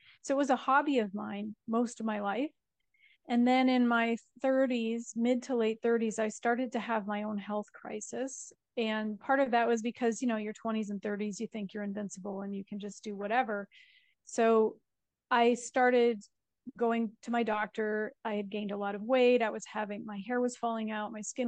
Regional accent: Marquette, Michigan, United States; now in Italy; I am an American expat living in Northern Italy. I grew up in a small town in Upper Michigan called Marquette, right there on the shores of Lake Superior.

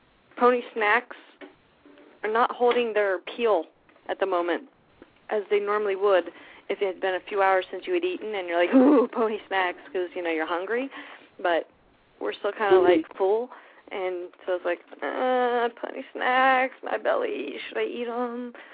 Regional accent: New Jersey, United States; I'm from Jersey.

